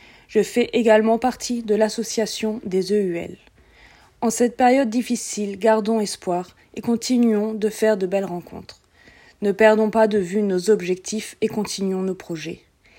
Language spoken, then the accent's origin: French; Grand Est, France; Je viens d'Alsace, en France.